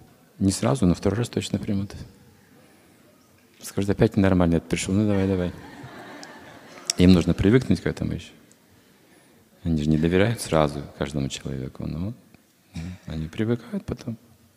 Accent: Belarus; Я из Беларуси.

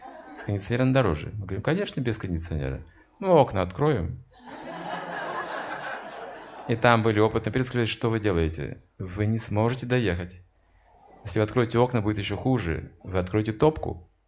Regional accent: Siberia, Russia; ну мы сибиряки, что за холод в Вриндаване, там даже нуля они практически не бывают, это редко. Нам разве это холод? У нас-то минус 40 бывает, минус 45 в Сибири.

